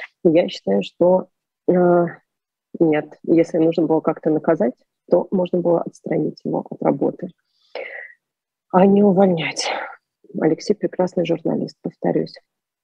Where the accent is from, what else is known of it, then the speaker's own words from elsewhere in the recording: Moscow, Russia; я всегда говорю, что да, я из Москвы … я из Москвы.